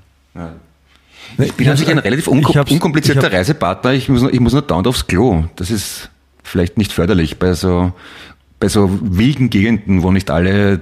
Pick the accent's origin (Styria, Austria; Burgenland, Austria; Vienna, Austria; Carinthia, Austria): Vienna, Austria; born there; Ich bin im alten AKH geboren. Also dort wo jetzt die Biergärten sind. Ja, genau. Das ist, sagt ja schon alles. Apropos geboren, ich wurde geboren Anfang Juli.